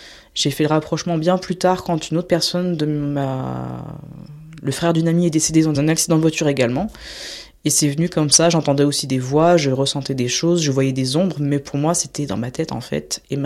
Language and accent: French; Montluçon, Auvergne-Rhône-Alpes, France; born there; j'ai 30 ans, je suis voyante. J'habite à Dompierre-sur-Bèbre dans le 03 et je suis née à Montluçon dans le 03 également, dans l'Allier.